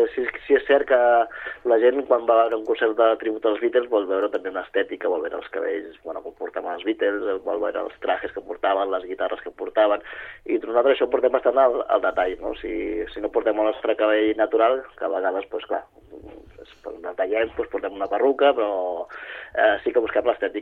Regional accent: Sabadell, Catalonia, Spain; i soc de Sabadell

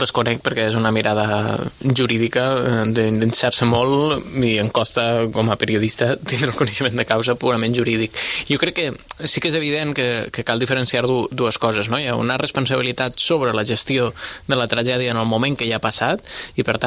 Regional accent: Valencian Community, Spain; un càntic que jo com a valencià també havia cantat en el seu moment

